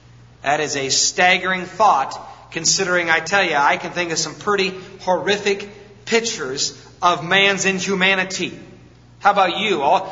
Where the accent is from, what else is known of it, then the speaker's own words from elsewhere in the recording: Wisconsin, United States; I mean, we're from Wisconsin, you know, you're thinking, man, four-wheel drive.